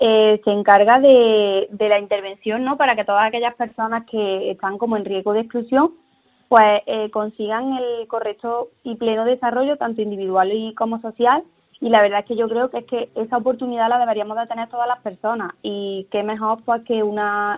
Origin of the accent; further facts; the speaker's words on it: Villafranca de Córdoba, Andalusia, Spain; Soy de un pueblo de Córdoba, de Villafranca.